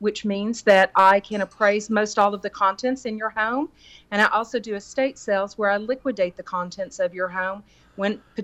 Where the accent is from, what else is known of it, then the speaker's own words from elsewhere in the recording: Houston, Texas, United States; I am from Houston, Texas.